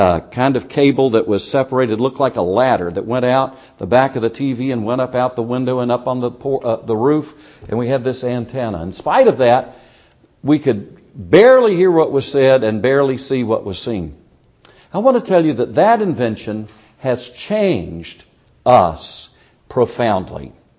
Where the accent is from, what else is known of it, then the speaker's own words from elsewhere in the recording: Myrtle Beach, South Carolina, United States; and we were the second people in my hometown to ever buy one. We were the second people in Myrtle Beach, South Carolina, to buy a television set.